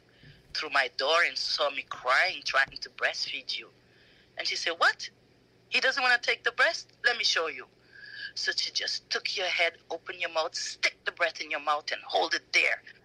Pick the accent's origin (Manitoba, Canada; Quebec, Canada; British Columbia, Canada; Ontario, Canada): Quebec, Canada; Montreal; because I grew up in Montreal, right? I went to Montreal when I was 9 years old.